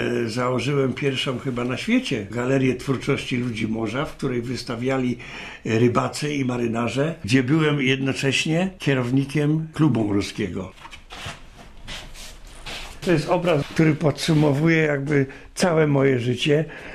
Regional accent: Poznań, Greater Poland Voivodeship, Poland; also born or lived in Kraków; now in Świnoujście, Poland; to, że się urodziłem w Krakowie, a potem mieszkałem w Poznaniu i tam kończyłem jakieś szkoły

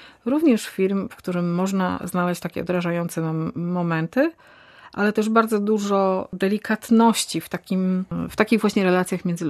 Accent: West Pomeranian Voivodeship, Poland; Jestem z Pomorza Zachodniego

